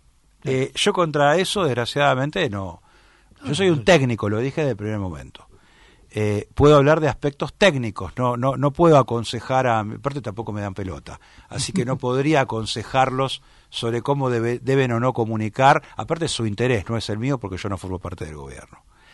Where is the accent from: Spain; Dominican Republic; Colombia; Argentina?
Argentina; San Isidro, Buenos Aires Province; Yo soy de San Isidro.